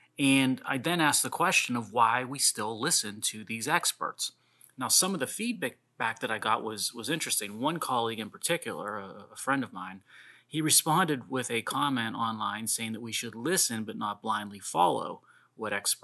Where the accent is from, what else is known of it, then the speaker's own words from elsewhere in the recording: Pennsylvania, United States; What do you have to do when it comes to code, rules, regs, and laws to captain a boat in my home state of Pennsylvania?